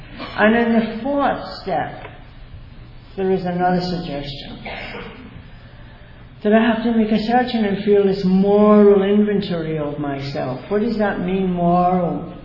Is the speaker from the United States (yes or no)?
no; Glasgow, Scotland, United Kingdom; born there; I was born in Glasgow, Scotland in 1943 during the Second World War.